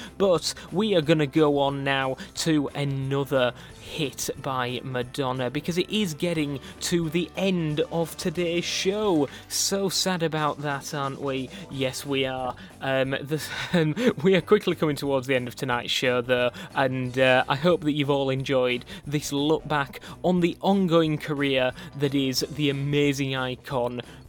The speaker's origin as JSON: {"language": "English", "region": "Yorkshire and the Humber", "country": "United Kingdom", "accent": "Yorkshire", "said": "Wow, that really brought out my Yorkshire accent."}